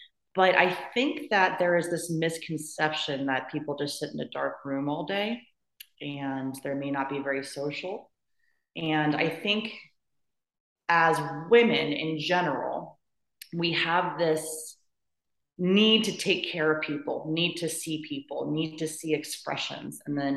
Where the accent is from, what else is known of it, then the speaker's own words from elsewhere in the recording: Houston, Texas, United States; came back to my hometown of Houston, where I have a lot of family and friends